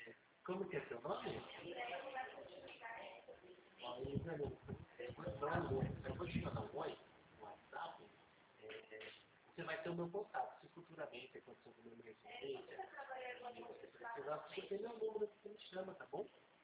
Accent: São Roque, São Paulo, Brazil; Eu sou de São Roque, interior de São Paulo.

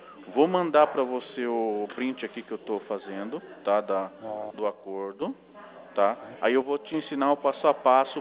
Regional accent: Sorocaba, São Paulo, Brazil; sou da cidade de Sorocaba.

